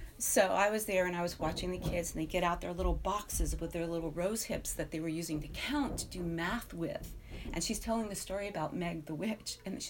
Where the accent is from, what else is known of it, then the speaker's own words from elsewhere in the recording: Texas, United States; I grew up in Texas. And when I was in Texas, I was living with my grandmother, and a couple of my cousins were going to the Austin Waldorf School.